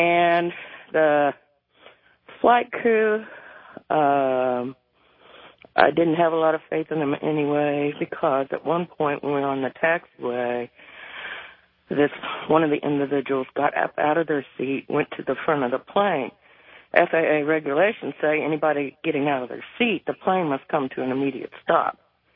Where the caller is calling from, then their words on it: Indianapolis, Indiana, United States; Indianapolis.